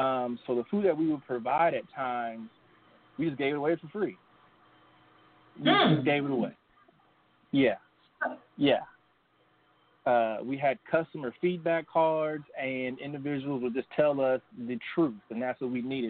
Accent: Evansville, Indiana, United States; Yes, Evansville, Indiana, where I was born and raised.

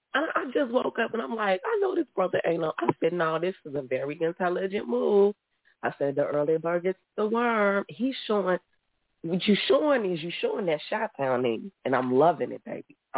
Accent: Chicago, Illinois, United States; I'm so proud of you. I'm from Chicago, and I've been hearing your story

